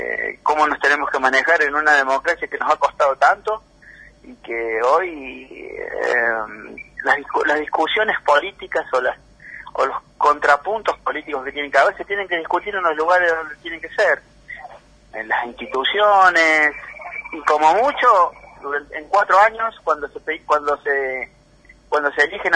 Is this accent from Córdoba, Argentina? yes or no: yes; La Cumbrecita, Córdoba, Argentina; Yo nací en la Cumbrecita, todo lo que tengo lo tengo en Cumbrecita, mi familia, mis afectos, lo poco que tengo en lo material